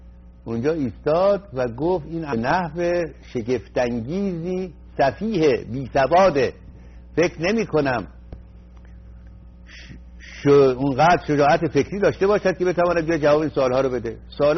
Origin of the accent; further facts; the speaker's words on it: Iran; رفتم پایین که کسی نفهمه من ایرانی هستم